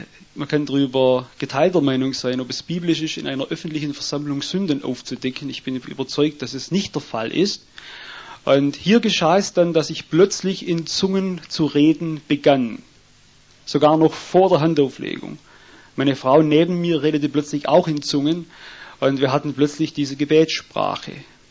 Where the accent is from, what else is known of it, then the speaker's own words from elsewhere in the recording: Albstadt, Baden-Württemberg, Germany; ich komme aus Tailfingen, aus Albstadt.